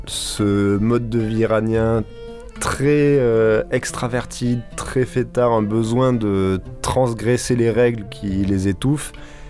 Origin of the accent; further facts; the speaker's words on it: Toulouse, Occitanie, France; j'ai 27 ans aujourd'hui, 25 à l'époque du voyage. Je suis de Toulouse aussi